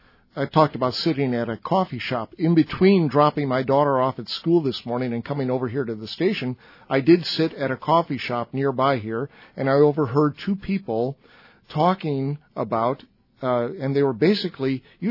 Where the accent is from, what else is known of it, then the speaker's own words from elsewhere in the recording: Chicago, Illinois, United States; I grew up in Chicago. I'm a city guy.